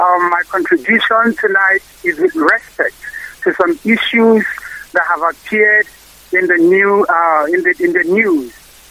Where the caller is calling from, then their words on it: Igwota, Nigeria; I'm calling from Igwota, Biafra land.